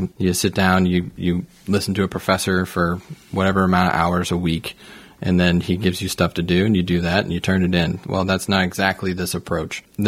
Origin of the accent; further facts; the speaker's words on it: St. Charles, United States; I grew up in St. Charles, which is about 25 miles from where I live, but that 25 miles makes all the difference.